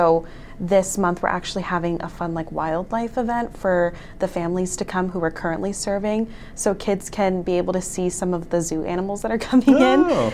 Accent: California, United States; So I'm from California, actually, but I went to Boston College

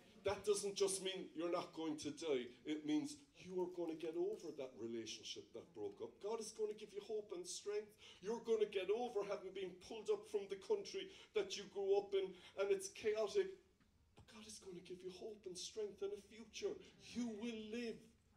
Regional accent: Ireland; Ireland was so boring growing up in Ireland. We were all the same. Everybody had freckles.

